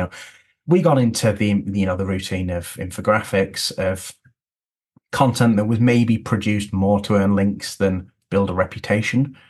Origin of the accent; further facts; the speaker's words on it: Lancaster, North West England, United Kingdom; I grew up in Lancaster, certainly in that part of the Northwest.